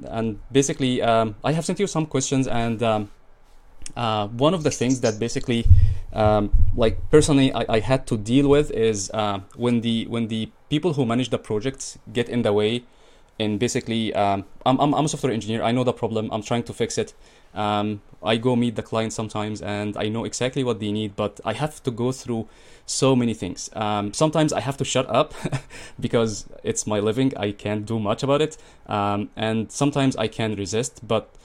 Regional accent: Egypt; English is a second language; I'm from Egypt, so basically, we try to learn from the more civilized.

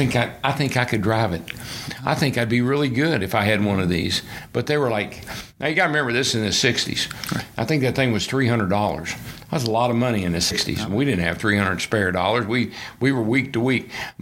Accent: Owensboro, Kentucky, United States; And that was a kid growing up in Owensboro, in a little town, 52,000 people. A lot of race fans in Owensboro, a couple of little racetracks there.

